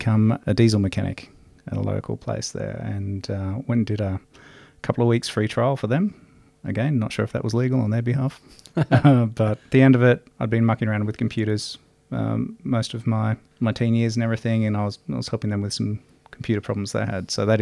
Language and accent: English; Dubbo, New South Wales, Australia; So born and bred in Dubbo. I was never intending to leave there. Wanted to stay there.